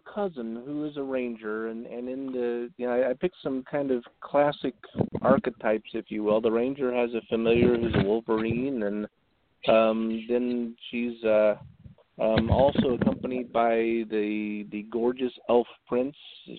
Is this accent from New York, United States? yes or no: no; Mississippi, United States; And I grew up in Mississippi, so I have known plenty of models for this particular character.